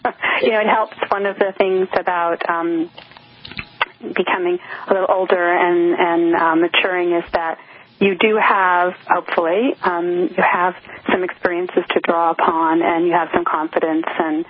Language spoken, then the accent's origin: English; Douglaston, New York, United States; Well, I grew up in Douglaston, Queens, which is sort of where Long Island and New York City, it's like right on the border of the last town, one of the last towns in New York City, technically.